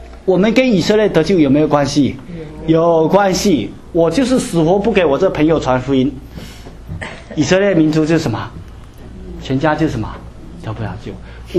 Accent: China; 包括不包括我们中国人啊？

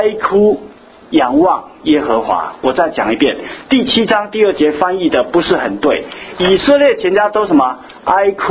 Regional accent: China; 好像我们中国人在日本帝国主义的欺负下，一直没有办法脱离

